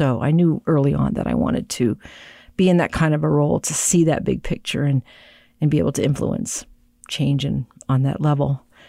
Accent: Pennsylvania, United States; also born or lived in Indiana / New Jersey / Buffalo; So I was born in Indiana. Ah. We moved when I was two to New Jersey. We lived two different places in New Jersey and then wound up in Buffalo when I was five. And then when I was eight, we moved to Western Pennsylvania near Pittsburgh

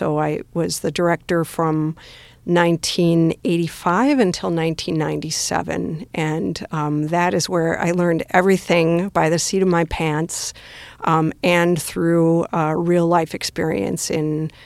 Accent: Wisconsin, United States; And then I decided to go to law school back in my home state of Wisconsin.

